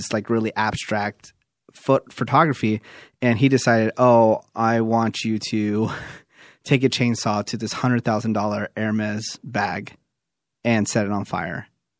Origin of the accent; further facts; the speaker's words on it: Newark, California, United States; also born or lived in Fremont; I'm from Newark, but I did live in Fremont, California for a while too.